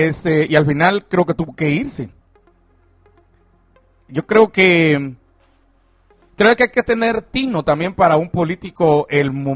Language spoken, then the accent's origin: Spanish; Jutiapa, Guatemala; una persona que iba para Jutiapa, de regreso a mi tierra